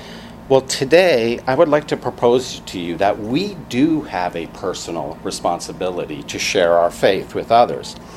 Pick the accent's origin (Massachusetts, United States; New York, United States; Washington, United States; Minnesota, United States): Washington, United States; Seattle; I mean, I remember growing up in Seattle, and while I was in junior high, kids would tease kids that they thought were religious.